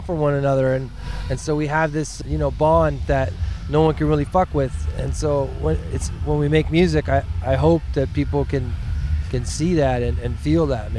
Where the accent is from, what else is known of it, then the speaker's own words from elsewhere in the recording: Hamilton, Ontario, Canada; I'm from Hamilton, which is a steel town. So a lot of music, hot rods, you know, bar fights, blue collar, right?